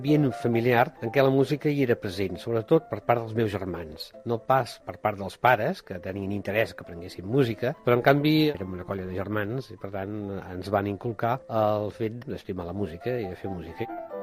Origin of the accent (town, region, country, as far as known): Barcelona, Catalonia, Spain; born there; now in Vilassar de Dalt, Spain